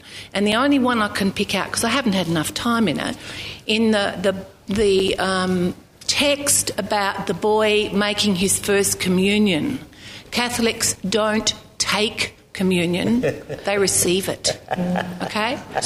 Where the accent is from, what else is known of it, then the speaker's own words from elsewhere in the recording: Australia; as an Australian of total Irish background on all sides